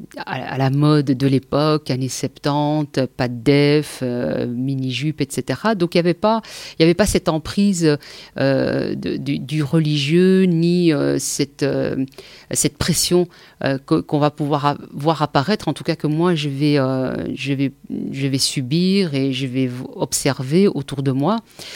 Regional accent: Brussels, Belgium; je suis bruxelloise, hein, je suis troisième génération, je suis issue d'une famille d'origine maghrébine, de marocaine plus précisément, l'aînée de 8 enfants.

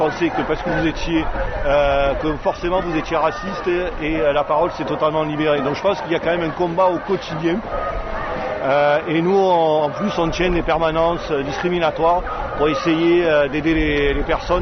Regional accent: Carpentras, Provence-Alpes-Côte d'Azur, France; now in Marseille, France; Moi, par exemple, je viens de Carpentras, à l'origine, avant de m'installer à Marseille.

